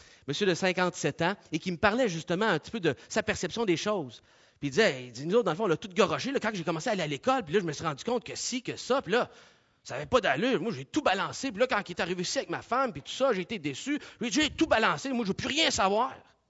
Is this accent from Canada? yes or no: yes; Quebec, Canada; vous savez, en tant que Québécois, face à notre culture.